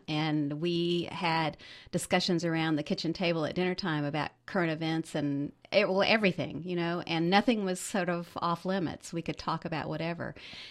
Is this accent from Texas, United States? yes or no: no; Asheville, North Carolina, United States; Well, you know, I grew up in the Haw Creek area. Haw Creek is in East Asheville. I have such fond memories. It's a lot of area that has been in my family for over a century.